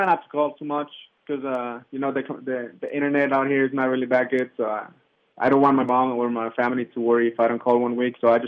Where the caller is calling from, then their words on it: Afghanistan; I am Camp Lernik, Afghanistan.